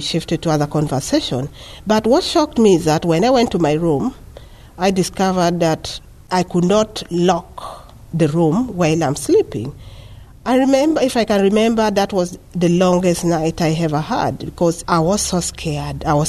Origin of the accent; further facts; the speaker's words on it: South Africa; As a South African woman, you know, you struggle with a lot of things. Yes, you're coming from a highly patriarchal setting